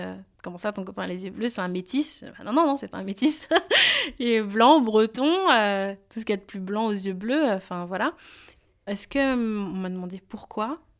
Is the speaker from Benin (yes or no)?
yes; Benin; je suis originaire du Bénin, je vais souvent au Bénin tous les ans ou presque tous les deux ans.